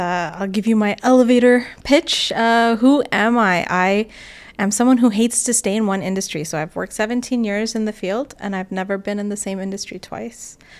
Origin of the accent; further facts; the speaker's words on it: Toronto, Ontario, Canada; So I grew up in Toronto.